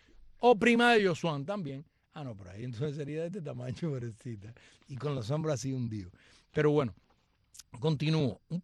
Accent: Camagüey, Cuba; A mí me recordó mi tierra, Camagüey, porque tenía esa elegancia

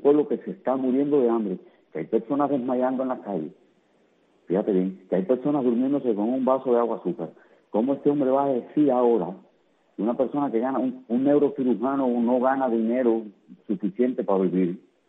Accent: Cuba; la indignación que yo siento como cubano es profunda.

